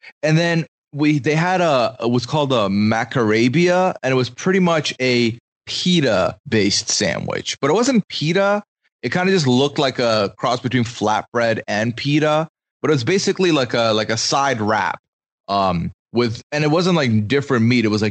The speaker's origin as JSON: {"language": "English", "region": "Dubai", "country": "United Arab Emirates", "tie": "born or raised there", "said": "born and raised in Dubai, Dubai is kind of like a melting pot of humanity."}